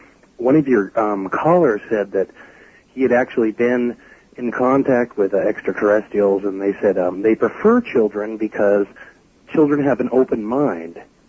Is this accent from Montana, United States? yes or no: yes; Great Falls, Montana, United States; I am from Great Falls, Montana, and about a week or a week and a half ago, I can't remember the exact date, but we had in the Great Falls Tribune, that's our paper here in Great Falls